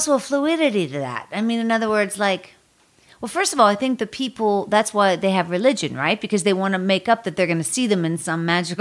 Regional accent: Pittsburgh, Pennsylvania, United States; Pittsburgh, Pennsylvania.

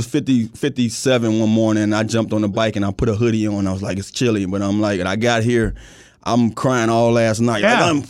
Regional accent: Miami, Florida, United States; Yes, I'm born and raised in Miami, Florida. Grew up in Carroll City, you know, and played for Carroll City Senior High

